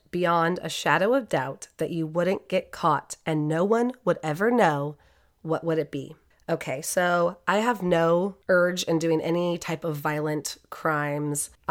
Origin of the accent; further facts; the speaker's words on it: Eureka, California, United States; So I'm from Eureka, and I live in a part of Eureka called Cutton.